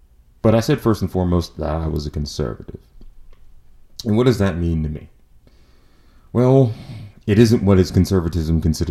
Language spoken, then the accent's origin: English; Charleston, South Carolina, United States; because in the days I grew up in Charleston, two branches of the armed forces dominated.